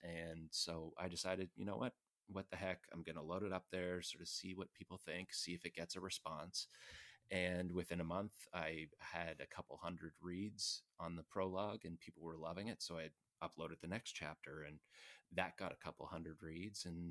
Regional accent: Canada; I have a habit of being somewhat critical of myself and critical of my work, and as any Canadian does.

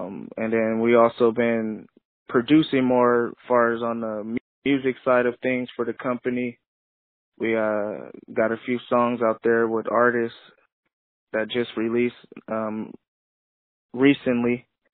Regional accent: Long Beach, California, United States; now in Lancaster, United States; I'm in California right now. I'm from Long Beach, but moved up to the northern Los Angeles area, small town called Lancaster, about 70 miles away from L.A. So you can really say I'm really from L.A. County

